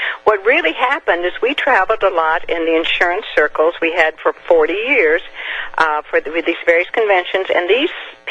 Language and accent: English; Texas, United States; And I grew up in Texas.